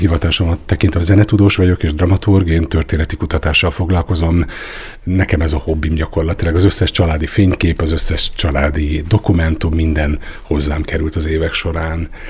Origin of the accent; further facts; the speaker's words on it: Budapest, Hungary; hiszen én Budapesten születtem, ott nőttem föl